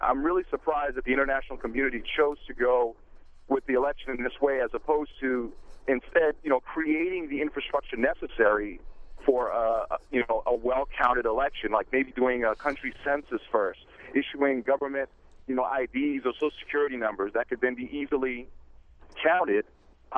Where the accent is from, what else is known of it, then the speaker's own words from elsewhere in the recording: Boston, Massachusetts, United States; I was born and raised here in Boston, but I've traveled to Haiti a number of times to do sustainable agricultural work.